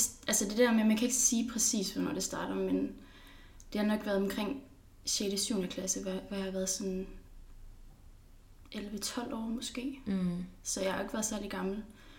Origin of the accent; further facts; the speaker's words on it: Skive, Central Denmark Region, Denmark; now in Aarhus, Denmark; og jeg er 19 år gammel, og jeg kommer fra Skive. Og lige nu bor jeg i Aarhus. Jeg flyttede hertil omkring nytår, faktisk.